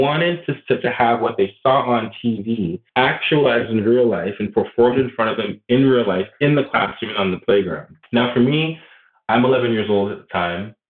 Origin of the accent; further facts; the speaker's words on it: South East England, United Kingdom; when I grew up in Surrey, specifically in the 90s, there was very, very, very few Black people.